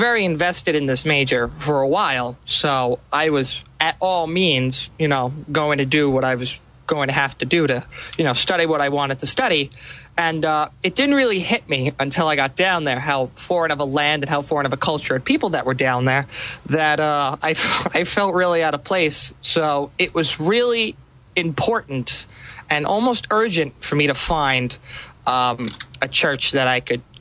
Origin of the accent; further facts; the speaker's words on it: New York, United States; I am a 19-year-old boy. I am from Suffolk County, New York, on Long Island.